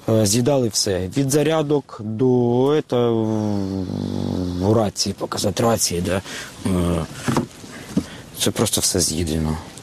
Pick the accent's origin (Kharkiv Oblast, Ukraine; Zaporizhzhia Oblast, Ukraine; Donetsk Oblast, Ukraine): Zaporizhzhia Oblast, Ukraine; Мотивує те, що мій дом в окупації. Я з Запорізької області. Мій район в окупації. Мої рідні в окупації.